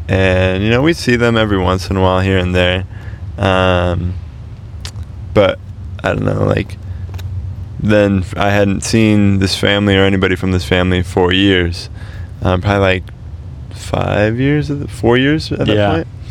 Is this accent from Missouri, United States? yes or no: yes; St. Louis, Missouri, United States; so I'm from St. Louis, Missouri.